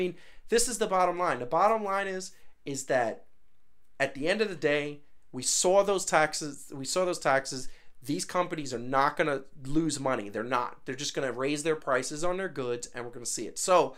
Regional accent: Brooklyn, New York, United States; also born or lived in Queens, United States; I come from Brooklyn and Queens

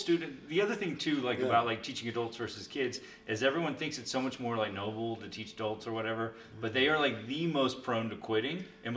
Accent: the South, United States; I'm from the South, she is, too.

